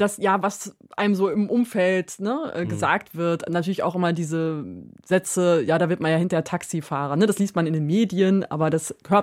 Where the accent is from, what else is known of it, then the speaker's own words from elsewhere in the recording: Rheda-Wiedenbrück, North Rhine-Westphalia, Germany; also born or lived in Erwitte; Geboren bin ich in Erwitte, aber aufgewachsen in Reda-Wiedenbrück.